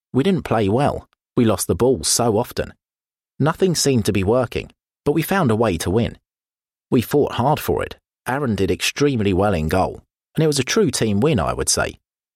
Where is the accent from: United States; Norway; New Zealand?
Norway; English is a second language; moved away as an adult; now in London, United Kingdom; But I'm very proud of my country, and it was good for me to go back and see loads of familiar faces.